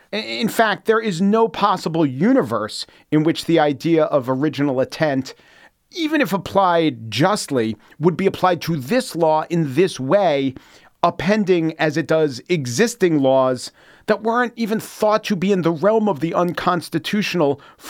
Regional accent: New York, United States; And while this is personal for me as a New Yorker

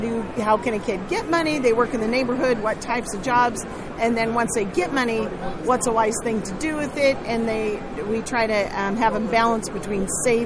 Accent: Portland, Oregon, United States; And then we're from Portland, Oregon area, so the local cons like OriCon, GameStorm, and GeezerCon.

